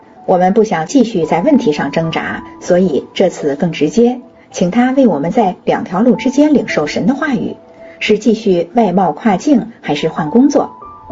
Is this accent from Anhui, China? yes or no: yes; Anhui, China; now in Jiangyin, China; 我出生在安徽大山里的一个农村，家境清贫，大学毕业后到了江阴，进了这家公司。